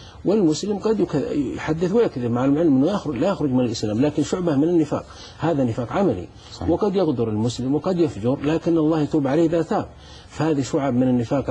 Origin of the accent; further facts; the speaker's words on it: Saudi Arabia; في زواجات حصلت مثل عندنا في السعودية